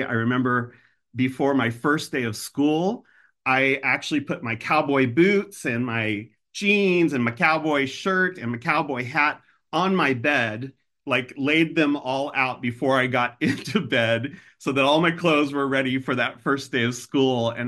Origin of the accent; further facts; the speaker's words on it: Independence, Missouri, United States; I was born and raised in Independence.